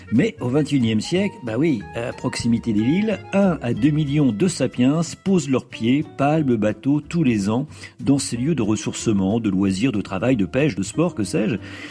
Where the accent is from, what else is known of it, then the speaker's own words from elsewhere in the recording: France; chez nous en France.